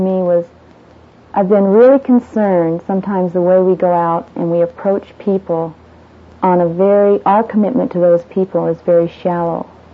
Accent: United States; Yes, I'm an American.

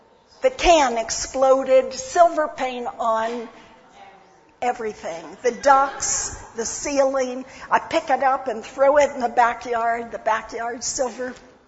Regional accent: Maryland, United States; I grew up in Maryland.

